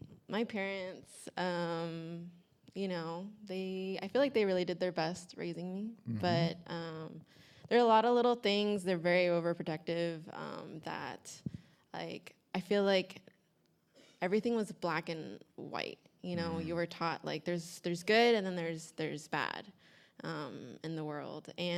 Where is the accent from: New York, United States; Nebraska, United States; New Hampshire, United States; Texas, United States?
Texas, United States; Dallas; So I'm from Dallas, Texas, so very Southern Baptist.